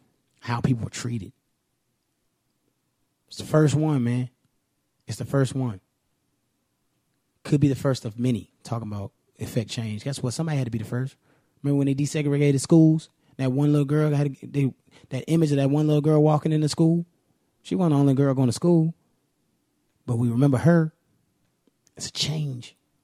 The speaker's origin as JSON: {"language": "English", "town": "Richmond", "region": "Virginia", "country": "United States", "tie": "born or raised there", "said": "I can tell you my experience being a black man growing up in Richmond, Virginia, but still being in Virginia."}